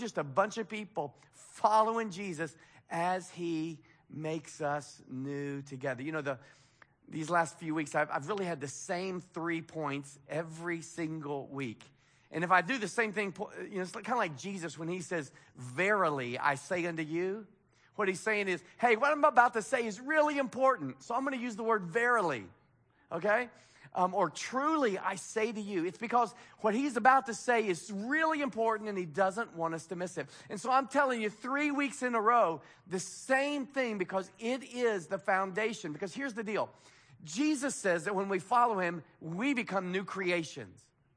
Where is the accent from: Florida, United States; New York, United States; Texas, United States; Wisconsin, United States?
Texas, United States; Waco; You know, I'm from Waco, so I'm big on fixer-uppers.